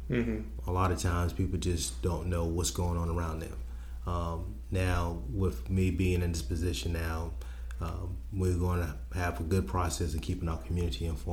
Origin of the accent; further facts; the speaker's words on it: Charleston, South Carolina, United States; I'm born and raised in Charleston, I lived to Hugo. We didn't evacuate; we stayed.